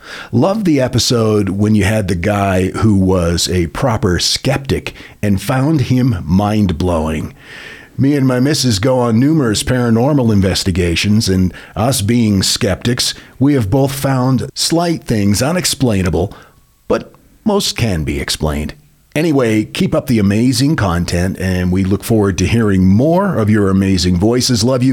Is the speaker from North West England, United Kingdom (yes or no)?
yes; Liverpool, North West England, United Kingdom; now in Lancashire, United Kingdom; I'm from Liverpool and live in Lancashire.